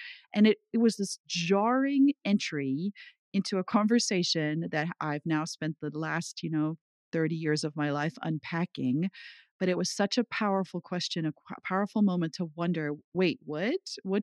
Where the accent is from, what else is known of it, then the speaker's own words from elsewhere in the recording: KwaZulu-Natal, South Africa; first language Zulu; English is a second language; now in United States; I was born in Zululand. I grew up speaking Zulu. My dad was a doctor there.